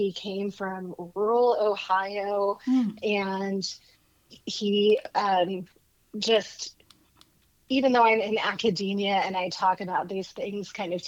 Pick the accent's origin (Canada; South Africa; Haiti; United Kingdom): Haiti; now in United States; Sure. Well, I actually entirely grew up in Haiti, and my parents retired from there.